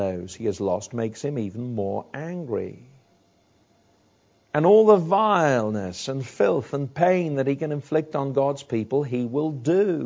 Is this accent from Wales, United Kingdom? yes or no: yes; Wales, United Kingdom; Now, being a Welshman, not an Englishman, it kind of passed me